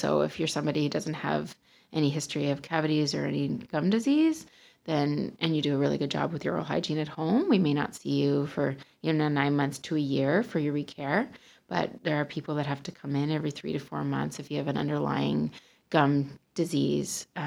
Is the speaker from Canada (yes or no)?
yes; Cole Harbour, Nova Scotia, Canada; I'm actually a local girl. I'm from the area. I grew up in Cole Harbor